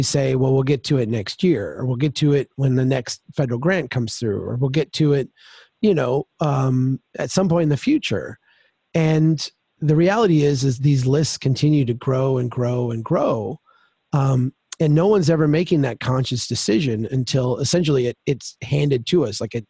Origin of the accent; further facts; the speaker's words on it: Minnesota, United States; So I'm a Minnesotan, and, you know, there's a little bit of a cultural gap there.